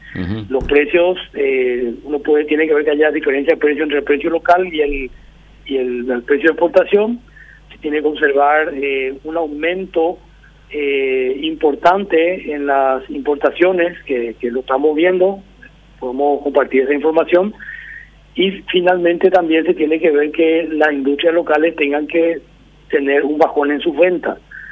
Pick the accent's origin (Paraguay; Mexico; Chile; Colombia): Paraguay; mi opinión ya como paraguayo, ¿verdad?, es una preocupación